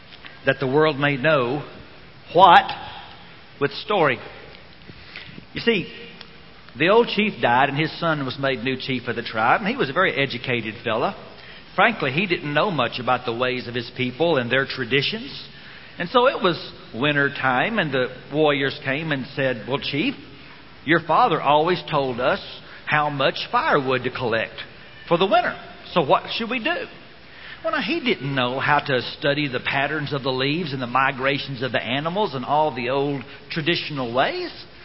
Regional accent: Texas, United States; but I'm from Texas, and it's hard for a Texan to admit that something somewhere else could be better than we have at home.

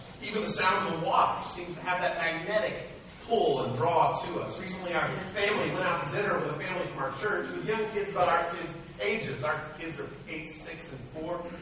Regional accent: San Diego, California, United States; I grew up in San Diego, California. My dad preached at Little Mason Church of Christ down in the San Diego area.

